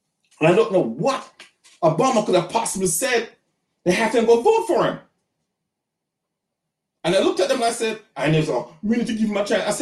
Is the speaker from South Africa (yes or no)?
no; Jamaica; now in United States; You know, when I came to this country from Jamaica, I thought everybody that was a Christian was conservative.